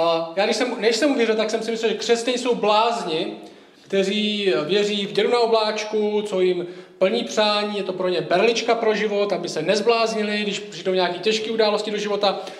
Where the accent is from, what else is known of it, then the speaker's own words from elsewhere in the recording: Šumperk, Olomouc Region, Czechia; jsem ze Šumperka, jak Tomáš říká, Šumperk je na severu Moravy, velmi ateistická země tam, sekulární. Já jsem uvěřil, když mi bylo 19 let